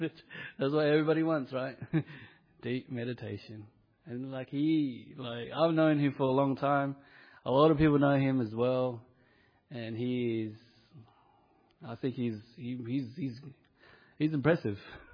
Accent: Australia; we only get taught so much growing up in the West and being Australian

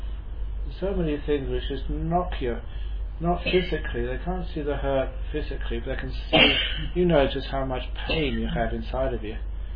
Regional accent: Australia; Because she knew I was from Australia.

